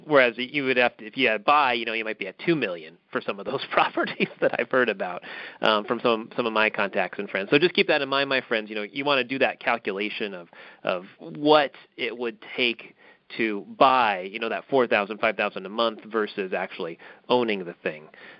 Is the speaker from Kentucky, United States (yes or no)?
no; California, United States; I'm from California originally